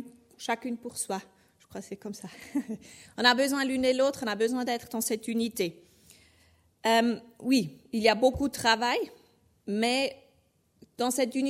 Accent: Thurgau, Switzerland; accent: Swiss German; French is a second language; Si vous vous demandez d'où vient mon accent, je suis suisse-allemande de la base, de Turgovie.

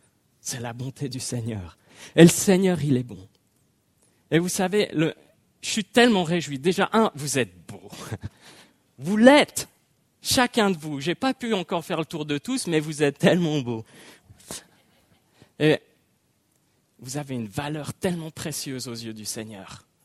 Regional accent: Sierre, Valais, Switzerland; now in Geneva, Switzerland; Je suis né en Valais à Sierre, dans cette ville qui est la plus ensoleillée de Suisse. Et puis, ben oui, j'ai grandi mon enfance là-bas et je suis arrivé ici à Genève, où finalement j'ai vécu la plus grande partie de ma vie à Genève.

